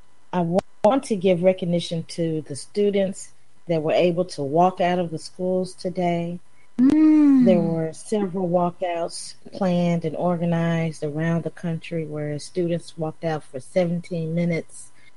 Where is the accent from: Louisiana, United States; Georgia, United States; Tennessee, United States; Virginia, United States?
Tennessee, United States; Memphis; I am from Memphis. We used to give tours in Memphis and discuss many of the historical black sites in Memphis, sites relative to African-American history. So I know Memphis, okay?